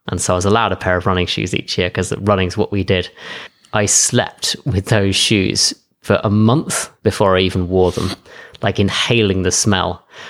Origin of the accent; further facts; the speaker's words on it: England, United Kingdom; So I grew up in the middle of England.